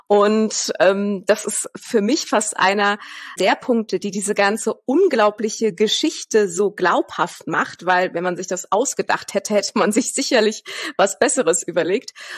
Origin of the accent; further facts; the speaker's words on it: Cologne, North Rhine-Westphalia, Germany; now in Vienna, Austria; Ich bin Kölner Wahlwienerin, seit jetzt rund 5 Jahren lebe ich in Wien.